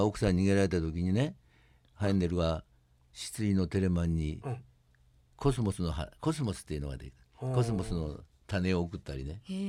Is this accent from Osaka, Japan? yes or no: yes; Suita, Osaka, Japan; いえいえ、大阪です。